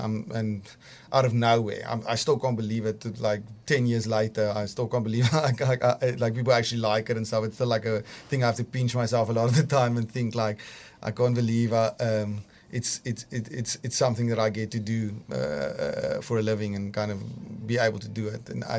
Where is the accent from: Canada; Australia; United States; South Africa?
South Africa; Bellville, Western Cape; I come from Cape Town. Grew up in Bellville, as said, but spend most of my time around that side of the world, the northern suburbs, not so much the southern suburbs.